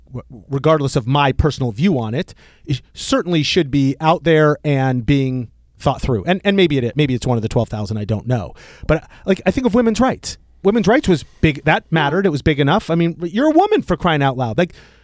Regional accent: United States; I don't have a problem with the Constitution of the United States of America. I am an American.

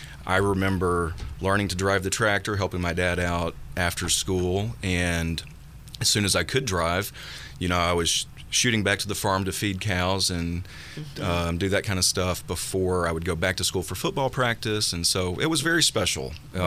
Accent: Starkville, Mississippi, United States; Well, I grew up in Starkville, Mississippi. Home to the Mississippi State Bulldogs. Go Dogs.

